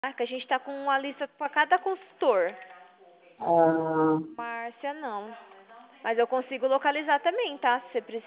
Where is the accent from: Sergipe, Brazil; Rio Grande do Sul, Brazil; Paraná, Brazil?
Paraná, Brazil; Maringá; sou de Maringá.